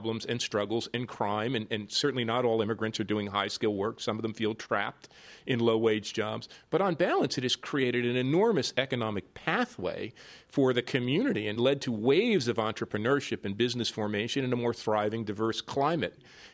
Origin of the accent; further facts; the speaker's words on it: United States; now in Toronto, Canada; you mentioned that I'm an American who teaches at the University of Toronto.